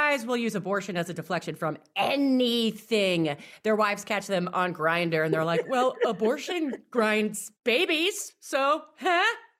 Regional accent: Miami, Florida, United States; And I'm from Miami, so I know it takes 9 hours to get to the nearest state driving up that godforsaken shaft.

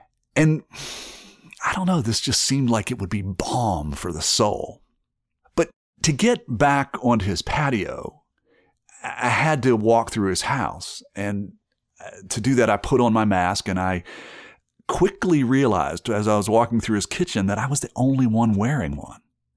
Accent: West Virginia, United States; now in New York, United States; And the fact that I live in an urban blue state in New York, and I spend a great deal of time in my home state, red, rural West Virginia

